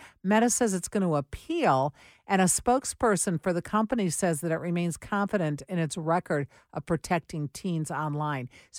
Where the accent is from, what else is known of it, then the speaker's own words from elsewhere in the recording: Warren, Michigan, United States; I'm the girl from Warren.